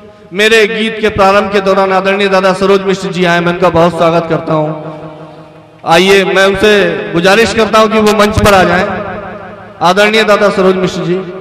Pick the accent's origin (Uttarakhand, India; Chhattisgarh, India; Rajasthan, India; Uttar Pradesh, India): Uttar Pradesh, India; Shahjahanpur; मैं भी शाहजहांपुर से आता हूँ, मैं जानता हूँ शाहजहांपुर किसकी धरती है